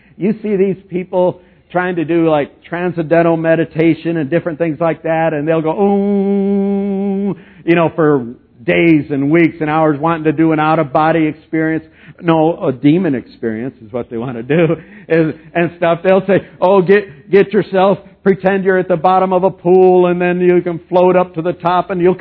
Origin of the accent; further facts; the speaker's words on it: Flagstaff, Arizona, United States; Because he knew I was from Flagstaff, and that's all.